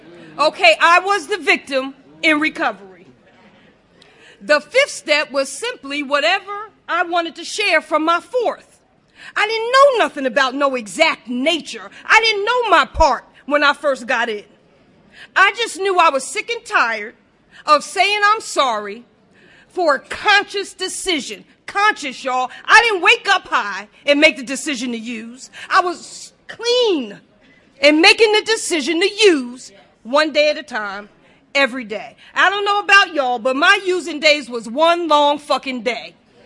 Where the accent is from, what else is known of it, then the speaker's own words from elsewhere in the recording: Hagerstown, Maryland, United States; I am from Hagerstown, Maryland, almost heaven area.